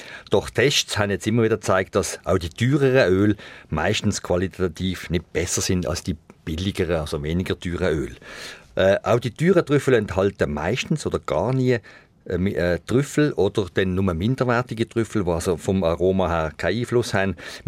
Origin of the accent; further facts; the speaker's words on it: Switzerland; bei uns in der Schweiz